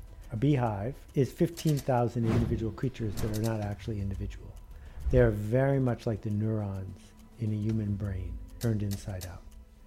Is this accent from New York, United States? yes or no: yes; Buffalo, New York, United States; I think about winning the parent lottery, growing up in Buffalo, New York.